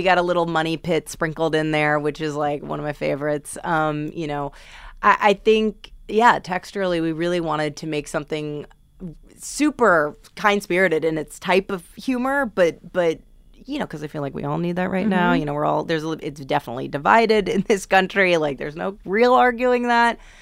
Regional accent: New York, United States; I'm, you know, born and raised in New York

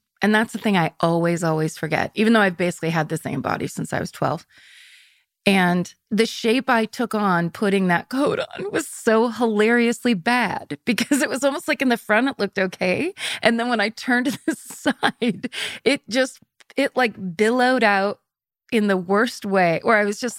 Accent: California, United States; because I'm from Northern California

